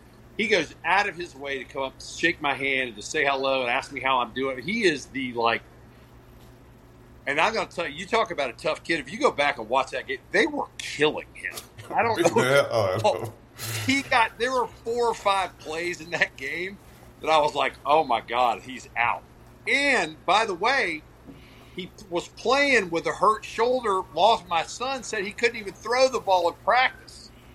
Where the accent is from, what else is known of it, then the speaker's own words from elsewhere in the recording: Georgia, United States; Growing up in Georgia, Georgia run the last couple of years.